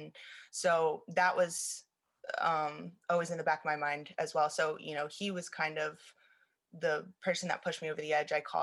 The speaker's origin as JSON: {"language": "English", "town": "Lancaster", "region": "Pennsylvania", "country": "United States", "lives_now": "West Chester, United States", "said": "I'm originally from Lancaster. I moved out to Westchester because I think it was 19"}